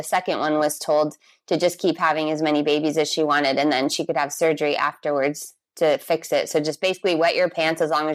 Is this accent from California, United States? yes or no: yes; San Diego, California, United States; also born or lived in Brazil; I am from California, from San Diego, but I lived all over the world. And the last place I lived was Brazil for 8 years before I moved back here to California.